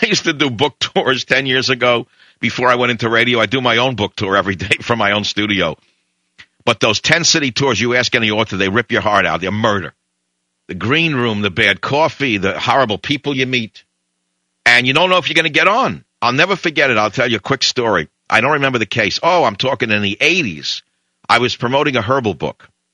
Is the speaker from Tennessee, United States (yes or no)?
no; California, United States; I came from California, and you're putting me on that show.